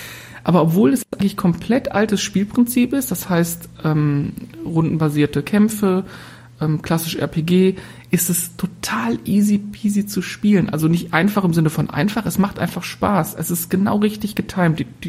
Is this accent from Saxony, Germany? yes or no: no; North Rhine-Westphalia, Germany; wir kommen ja aus dem Ruhrgebiet